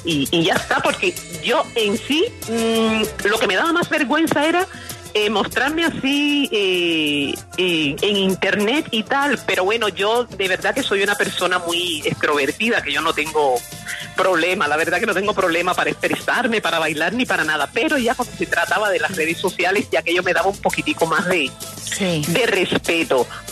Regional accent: Spain; born there; Pues sí, mi madre es cubana, pero yo soy española. Yo nací en España, pero tengo sangre cubana y sangre española por mis venas.

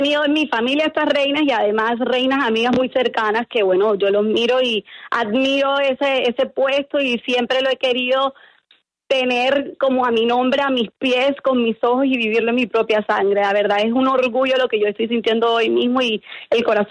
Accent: Barranquilla, Atlántico, Colombia; Súper bien, como toda barranquillera, sabrosura pura.

